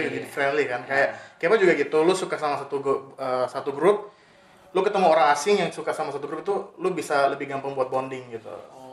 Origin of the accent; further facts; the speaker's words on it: Manado, North Sulawesi, Indonesia; waktu gue kan asal Manado nih.